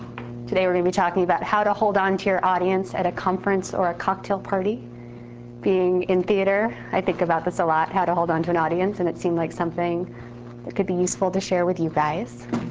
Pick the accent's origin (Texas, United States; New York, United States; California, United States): New York, United States; So I'm originally from New York.